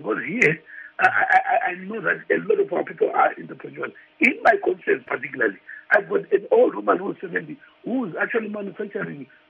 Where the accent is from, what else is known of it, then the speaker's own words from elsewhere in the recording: Zimbabwe; born there; I was born in Zimbabwe. My children were all born here in Zimbabwe